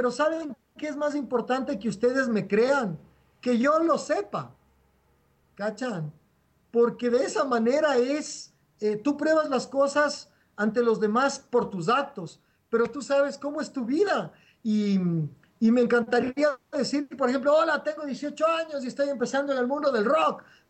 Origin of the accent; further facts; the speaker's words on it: Quevedo, Los Ríos, Ecuador; born there; Yo nací en el Quevedo. Bueno, yo nací en Quevedo